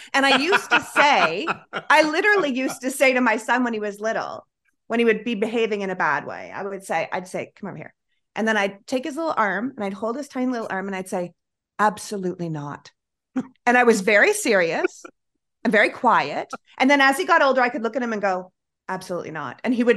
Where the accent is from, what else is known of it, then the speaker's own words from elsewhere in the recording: Toronto, Ontario, Canada; moved away as an adult; now in United States; I moved originally from Toronto to New York, and I was there during 9/11.